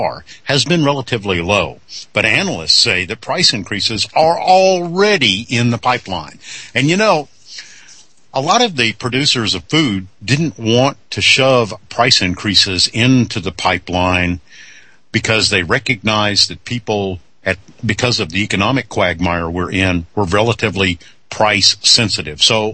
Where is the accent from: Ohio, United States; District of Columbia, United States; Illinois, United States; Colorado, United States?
Illinois, United States; when I grew up in Illinois, it was Champaign-Urbana.